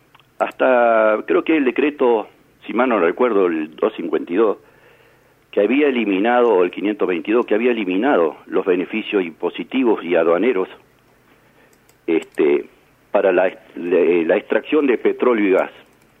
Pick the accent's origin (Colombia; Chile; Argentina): Argentina; Tierra del Fuego; yo soy fueguino acá